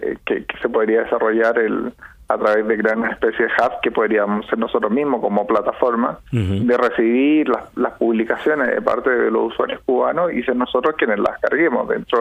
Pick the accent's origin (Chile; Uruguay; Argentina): Chile; now in Spain; que si bien yo soy chileno, estoy localizado en España.